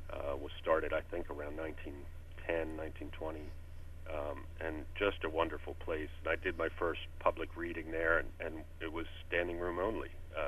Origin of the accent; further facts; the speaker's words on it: Baltimore, Maryland, United States; but I grew up in Baltimore, which was also a blue-collar type hometown, and so there were a lot of echoes of my own childhood that I was able to use in this book.